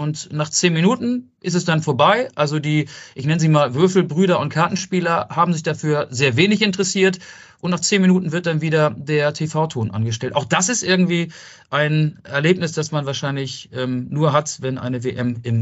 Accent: Germany; nee, wir sind keine Südkoreaner, wir sind Deutsche. Und die wissen jetzt dank uns, wie Menschen in Deutschland aussehen oder zumindest einige aussehen, die aus Deutschland kommen.

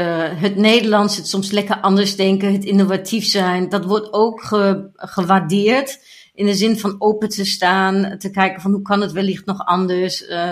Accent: Germany; Als Deutsche werde ich dann doch altijd mit meinem deutschen Auto gesehen.

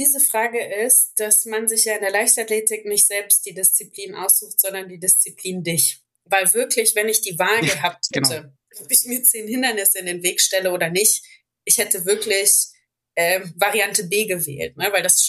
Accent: Baunatal, Hesse, Germany; also born or lived in Kassel; now in Bochum, Germany; weil ich sehr früh nach Bochum, also nach Wattenscheid gezogen bin, ich bin geboren in Kassel und groß geworden in der nächst kleineren Stadt in Baunatal.

